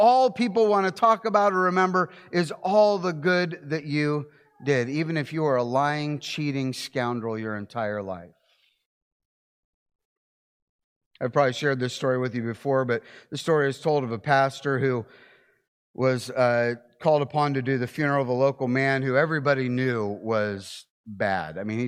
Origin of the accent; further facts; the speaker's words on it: Ohio, United States; I grew up in Ohio.